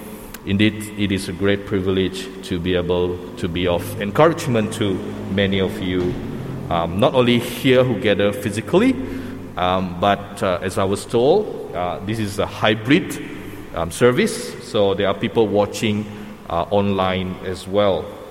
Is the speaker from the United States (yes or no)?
no; Kuching, Sarawak, Malaysia; I am originally from Kuching. I grew up in Kuching.